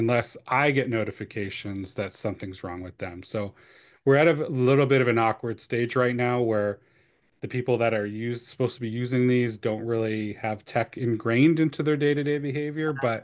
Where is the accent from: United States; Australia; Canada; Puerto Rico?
Canada; I'm from Canada originally. I speak some French. It's terrible now because I haven't practiced it